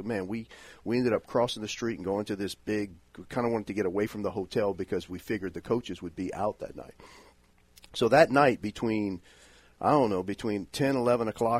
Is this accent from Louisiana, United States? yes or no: yes; Abbeville, Louisiana, United States; I mean, come on, Glenn. I'm from Abbeville, man. I mean, I had never been farther than Rutherford Beach, and you got me in Las Vegas.